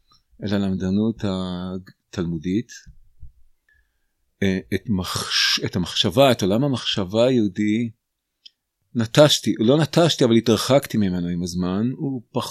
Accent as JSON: {"language": "Hebrew", "town": "Beit Kama", "region": "Southern District", "country": "Israel", "tie": "born or raised there", "lives_now": "Otniel, Israel", "said": "אני בן קיבוץ בית קמה, הקיבוץ של השומר הצעיר בנגב הצפוני"}